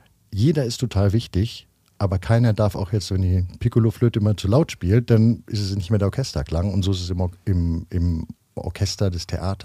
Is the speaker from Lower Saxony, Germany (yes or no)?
yes; Hagenburg, Lower Saxony, Germany; Ich meine, ich komme aus Hagenburg, einem kleinen Ort und jetzt ist man in New York